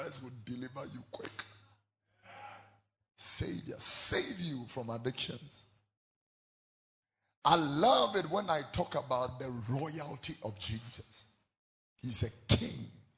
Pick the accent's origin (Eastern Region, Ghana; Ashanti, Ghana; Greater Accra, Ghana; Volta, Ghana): Eastern Region, Ghana; Abene; So when you come to my hometown, I mean, my paramount chief has royalty. Daughters are princesses, and, you know, the sons are princes. If you come to the paramountcy at Abene, you will come and meet my people.